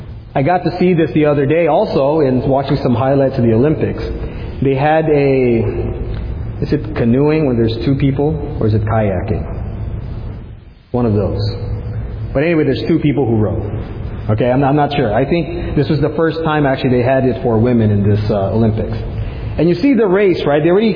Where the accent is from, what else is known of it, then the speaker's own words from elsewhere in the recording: Philippines; For one, being a Filipino myself, the Philippines got their first gold medal in women's weightlifting.